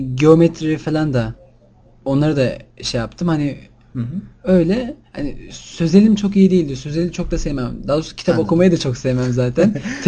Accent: Istanbul, Turkey; Ben 21 yaşındayım. İstanbulluyum zaten.

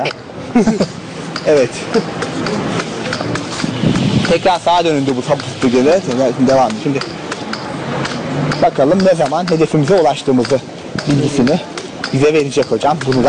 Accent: Ordu, Turkey; Mesela ben Orduluyum.

